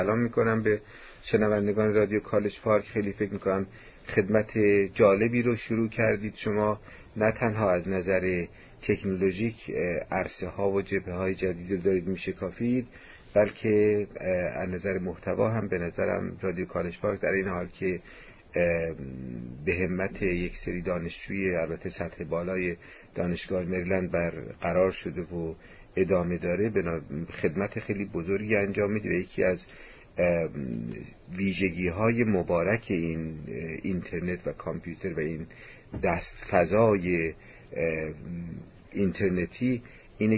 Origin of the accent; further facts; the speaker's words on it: Mashhad, Razavi Khorasan, Iran; moved away as an adult; also born or lived in Tehran; now in United States; بهمن ماه 1322 هجری شمسی، یعنی در فوریه 1944 میلادی، در شهر مشهد به دنیا آمدم. دوره ابتدایی و متوسطه در همون شهر تمام کردم. بعدم در 19 سالگی به دانشگاه تهران آمدم،